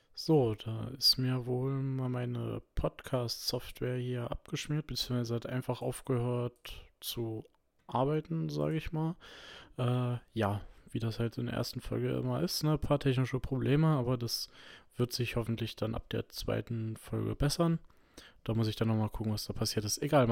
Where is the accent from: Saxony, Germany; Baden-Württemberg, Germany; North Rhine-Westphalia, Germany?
Saxony, Germany; Hoyerswerda; Ich komme nämlich aus Hoyerswerda und da ist das alles nicht ganz so weit weg.